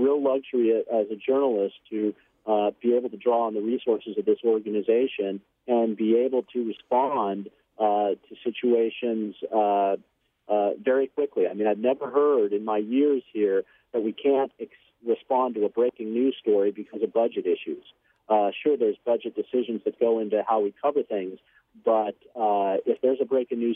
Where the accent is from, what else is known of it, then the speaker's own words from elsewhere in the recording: California, United States; I'm growing up in Southern California, experienced earthquakes.